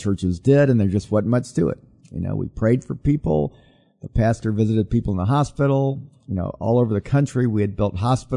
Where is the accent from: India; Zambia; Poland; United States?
United States; Atlanta, Georgia; I grew up in Atlanta, and my whole life growing up, when the door was opened, my family was there